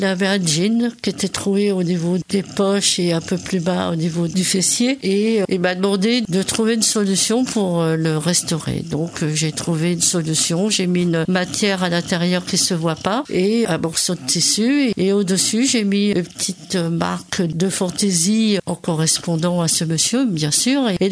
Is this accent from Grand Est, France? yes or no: no; Alençon, Normandy, France; au départ, je suis d'Alençon. Après, je suis restée sur Alençon pour raisons personnelles, un peu plus personnelles.